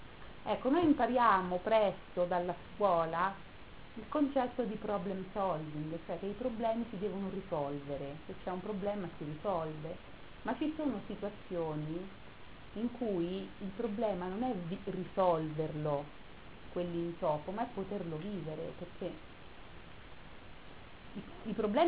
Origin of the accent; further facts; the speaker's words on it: Umbria, Italy; avevo 16 anni, quando l'Italia ero in un paesino dell'Umbria, perché io sono umbra, in un paesino dell'Umbria di 200 anime